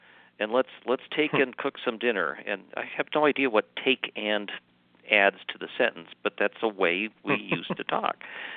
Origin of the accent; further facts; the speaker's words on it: Wisconsin, United States; although you will notice certain localisms when I come from Wisconsin, so I go back home sometimes